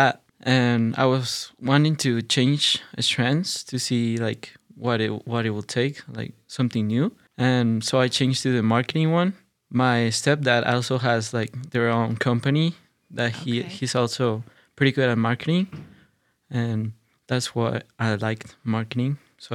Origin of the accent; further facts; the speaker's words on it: Colombia; now in United States; Colombia.